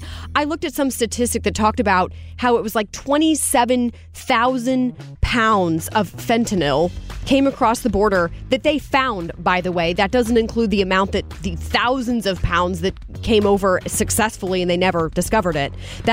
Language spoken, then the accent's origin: English; St. Louis, Missouri, United States; accent: St. Louis; It's my St. Louis accent.